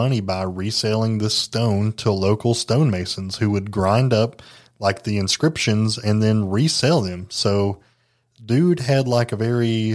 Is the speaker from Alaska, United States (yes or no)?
no; Jellico, Tennessee, United States; there's a case from my hometown of Jellicoe where a guy forged a college degree in order to eventually become a principal at a school.